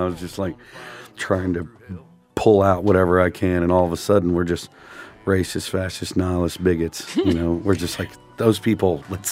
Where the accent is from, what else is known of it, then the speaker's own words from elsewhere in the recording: Texas, United States; I grew up in East Texas.